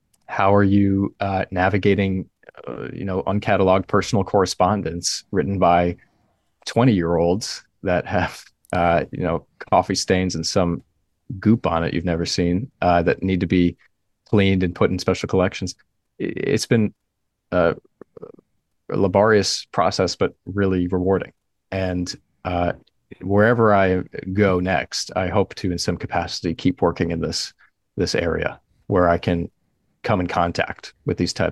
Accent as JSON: {"language": "English", "region": "Connecticut", "country": "United States", "said": "I'm from Northern Connecticut."}